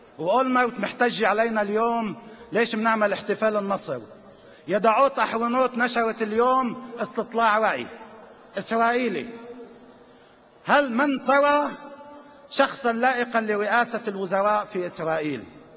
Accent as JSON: {"language": "Arabic", "country": "Lebanon", "said": "العراق الذي يجب أن ننظر إليه كلبنانيين كنموذج"}